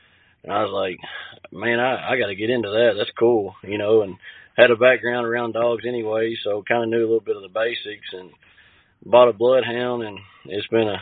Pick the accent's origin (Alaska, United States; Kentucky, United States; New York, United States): Kentucky, United States; Yeah, I'm from Western Kentucky. I started hunting, I guess, at a pretty young age